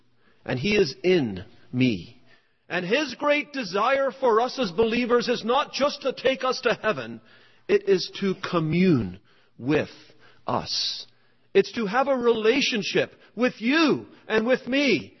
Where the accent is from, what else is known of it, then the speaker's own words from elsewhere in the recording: Trinidad, Trinidad & Tobago; also born or lived in Toronto; now in Richmond Hill, Canada; a little meaningless pipsqueak growing up in Trinidad, moving up to Toronto, having a family in Richmond Hill